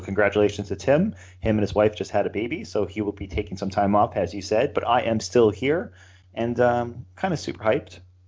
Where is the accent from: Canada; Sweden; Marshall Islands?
Canada; I'm Canadian.